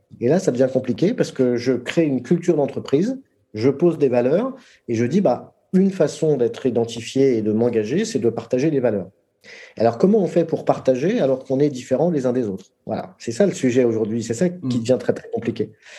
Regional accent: France; born there; Moi, je suis français parce que je suis né en France

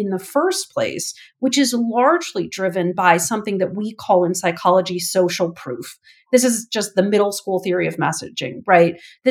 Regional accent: Wisconsin, United States; When I think about a state like my own home state of Wisconsin, I'm from Wisconsin, we are so sort of isolated into different communities.

